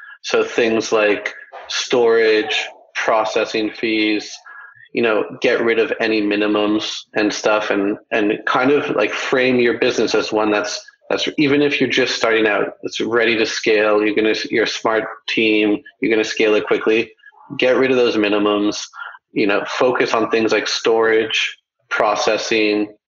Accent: Canada; I'm Canadian and got my start in the fashion distribution business

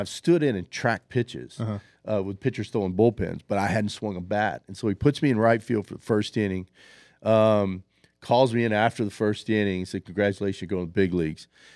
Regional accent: Winslow, Arkansas, United States; growing up in Winslow, Arkansas, playing on all these little dirt fields around here, big rocks on them

